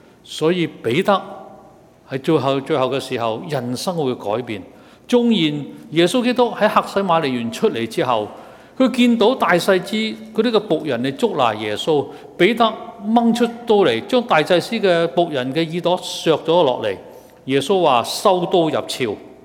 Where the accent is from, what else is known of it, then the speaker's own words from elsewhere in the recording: Guangdong, China; 得个讲字，我们广东人叫做大只讲